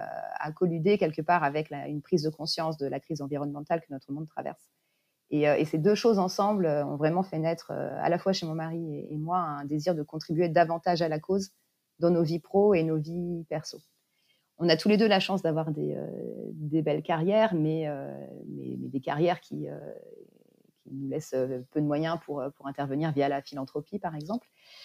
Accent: Grand Est, France; now in Paris, France; D'un point de vue perso, j'ai grandi en Lorraine, donc assez proche de la campagne.

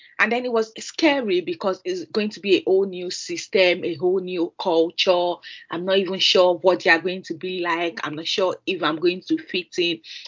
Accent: Nigeria; English is a second language; moved away as an adult; now in United Kingdom; I grew up in Nigeria, had my medical education there. I had practiced in Nigeria as a doctor for about 6 years. And then I migrated to the UK last year. That was in 2021.

